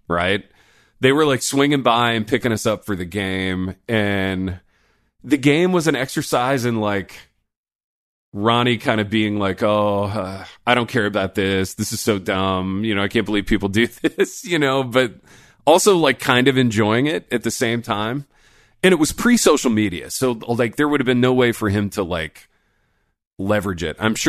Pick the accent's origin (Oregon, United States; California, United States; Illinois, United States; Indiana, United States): Indiana, United States; Like, given that I grew up in Indiana and I spend a whole bunch of time there, I've never seen it.